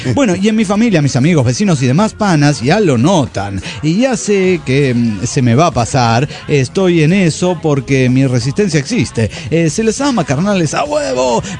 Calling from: Ciudad Guzmán, Jalisco, Mexico; Desde mi linda ciudad Guzmán, Jalisco, México.

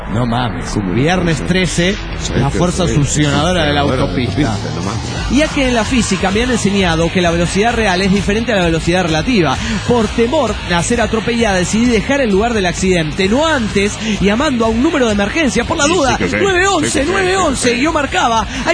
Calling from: Coatzacoalcos, Veracruz, Mexico; de Coatzacoalcos.

